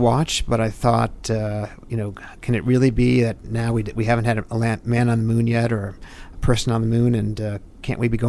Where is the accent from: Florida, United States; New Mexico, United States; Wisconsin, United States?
Wisconsin, United States; Milwaukee; I grew up in Milwaukee.